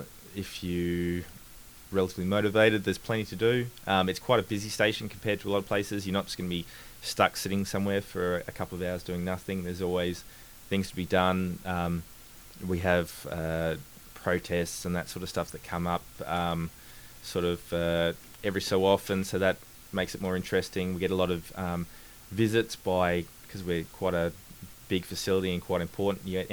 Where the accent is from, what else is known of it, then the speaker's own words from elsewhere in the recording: Perth, Western Australia, Australia; So I'm from Perth, I think as you are as well.